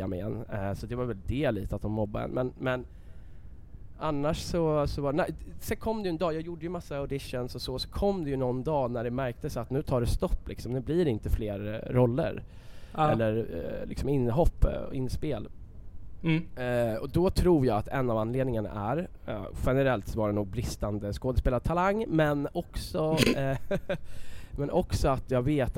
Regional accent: Stockholm, Stockholm County, Sweden; Jag är uppväxt på Södermalm i Stockholm.

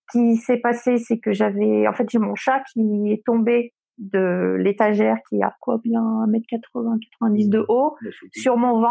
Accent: Grenoble, Auvergne-Rhône-Alpes, France; moi je suis grenobloise.

